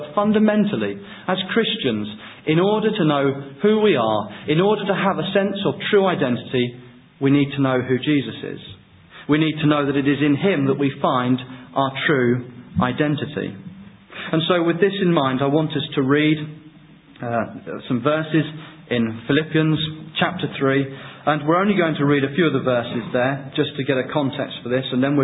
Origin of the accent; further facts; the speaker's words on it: Luton, East of England, United Kingdom; born there; now in Devon, United Kingdom; But I might say, well, I was born in Luton, so maybe I'm a Luton boy.